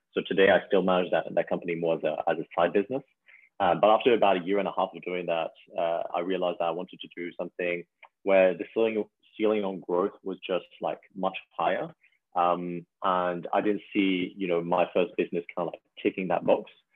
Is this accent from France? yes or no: yes; France; also born or lived in Hong Kong / United Kingdom / China; I'm from France originally, but I've actually spent most of my life in Asia.